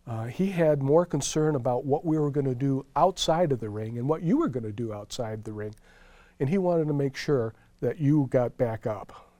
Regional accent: Gary, Indiana, United States; growing up in Gary, Indiana, everywhere I went, when they found out … I was in a fight.

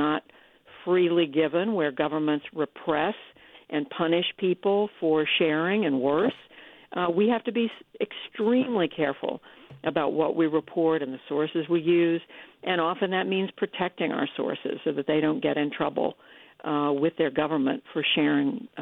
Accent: Tulsa, Oklahoma, United States; born there; also born or lived in Germany / Missouri / New Jersey / Taiwan; I was born in Tulsa, Oklahoma. My father was in the military. We moved around. I went to seven different schools by the time I was in seventh grade. We lived in Germany when I was very young.

